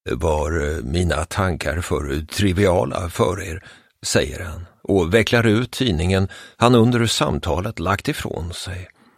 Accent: Sweden; Nej då, inte alls. Jag är svensk och söker huset där en landsman, Ivar Kryger, bodde.

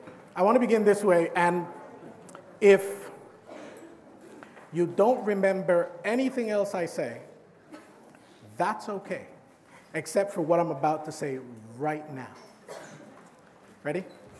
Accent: New York City, New York, United States; I'm from New York City, and I happen to have a little patch of grass in my house.

